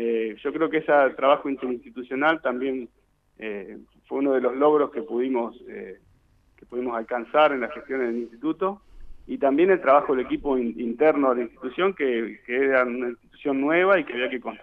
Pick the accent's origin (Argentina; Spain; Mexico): Argentina; Río Colorado, Río Negro; also born or lived in Bahía Blanca; me fui a estudiar a Bahía Blanca y después cuando pude volver a mi pueblo, a Río Colorado, uh-huh. Volví, me instalé y ahora, bueno, por cuestiones laborales que son de público conocimiento, tendré que instalarme en Viedma.